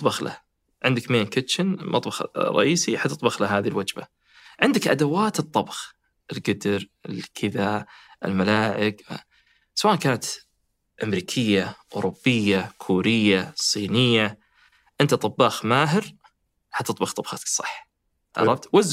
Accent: Saudi Arabia; لأنه ترى مخالفات التعقيم جدا صارمة عندنا في السعودية

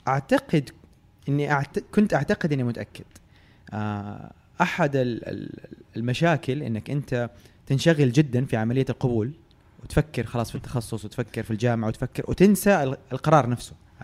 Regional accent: Jeddah, Makkah Province, Saudi Arabia; now in Riyadh, Saudi Arabia; أنا من أهل جدة، يعني تولدت وتربيت في جدة، لكن الفرص في الرياض، فجات فترة نقلت الرياض، كانت جاتني فرصة جيدة وعشت فيها فترة، بعدين رجعت جدة برضو لفرصة وأسباب عائلية وخاصة، والحين راجع الرياض.

